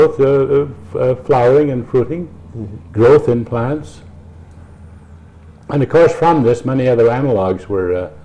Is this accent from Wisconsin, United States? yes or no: no; Hurricane, Utah, United States; We didn't have coal when I was in the at home in my hometown in the Hurricane.